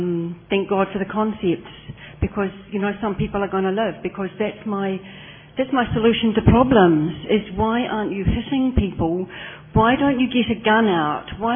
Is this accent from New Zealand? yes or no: yes; New Zealand; I'm from New Zealand, and it's just wonderful to be here